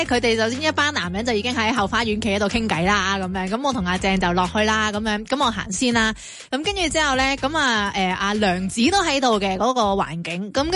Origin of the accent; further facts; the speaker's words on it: Hong Kong Island, Hong Kong; 而佢住嘅地方係我從來都冇去過啦，我港島人嘅話。